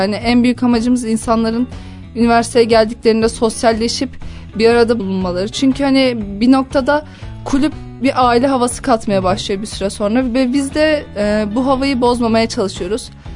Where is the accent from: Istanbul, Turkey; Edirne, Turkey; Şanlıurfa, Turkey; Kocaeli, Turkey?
Kocaeli, Turkey; Ben liseyi burada okudum, Kocaeli'de. Zaten Kocaeli'de doğdum, burada yaşıyorum.